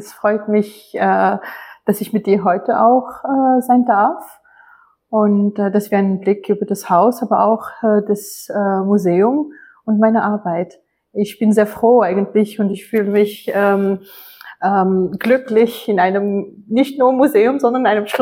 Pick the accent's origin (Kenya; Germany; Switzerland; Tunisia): Tunisia; German is a second language; now in Vienna, Austria; Aus Tunesien.